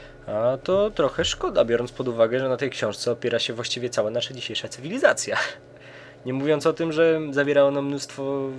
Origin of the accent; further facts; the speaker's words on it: Mińsk Mazowiecki, Masovian Voivodeship, Poland; jestem z Mińska Mazowieckiego, mieszkam dalej w Mińsku Mazowieckim, mam 18 lat